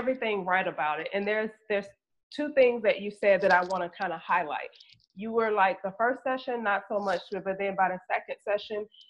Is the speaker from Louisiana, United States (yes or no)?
yes; Bastrop, Louisiana, United States; I'm from right outside of Monroe. So we literally are from the same neck of the woods. I was born in Bastrop.